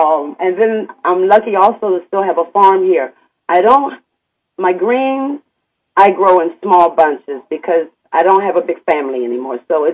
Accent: Washington, District of Columbia, United States; born there; I was born in Washington, D.C., but my grandfather and grandmother came out of Starkville, Mississippi.

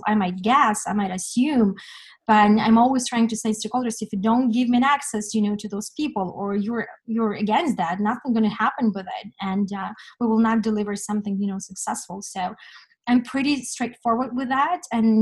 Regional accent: Ukraine; So I'm kind of a revolutionary person, that because I come from Ukraine, I guess.

